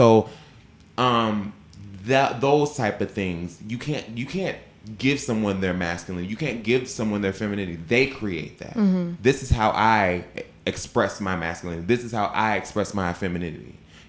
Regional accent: Ohio, United States; I'm from Ohio

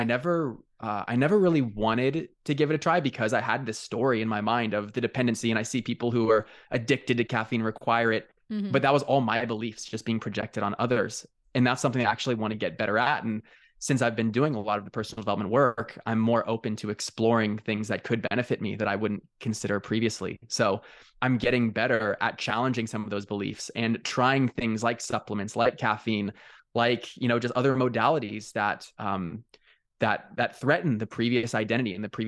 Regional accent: Newport Beach, California, United States; So I grew up in Newport Beach, which is a very affluent area of the world. I didn't realize it was that when I was living in it, right?

